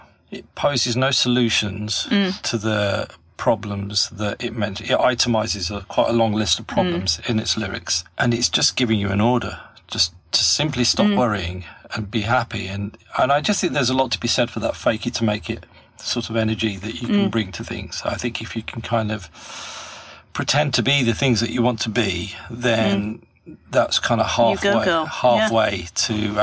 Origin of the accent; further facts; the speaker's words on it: Birmingham, West Midlands, United Kingdom; I remember in Birmingham, where I was growing up in Birmingham